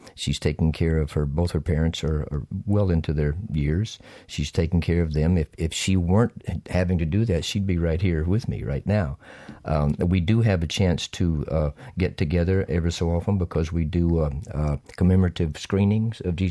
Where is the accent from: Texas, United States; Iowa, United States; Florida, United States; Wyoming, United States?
Texas, United States; He grew up in Virginia. I grew up in Texas.